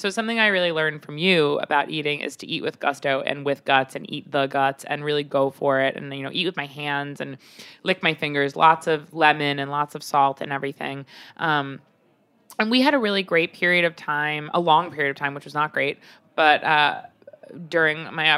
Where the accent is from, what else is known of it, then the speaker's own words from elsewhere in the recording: Long Island, New York, United States; I grew up on Long Island